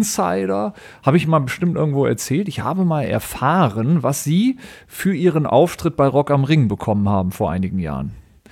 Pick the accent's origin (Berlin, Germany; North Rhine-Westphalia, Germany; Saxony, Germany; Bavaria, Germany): North Rhine-Westphalia, Germany; Düsseldorf; born there; dass ich gebürtiger Düsseldorfer bin